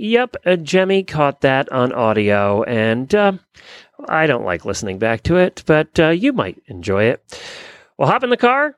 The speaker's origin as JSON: {"language": "English", "town": "Ocala", "region": "Florida", "country": "United States", "said": "from Horse Country in Ocala."}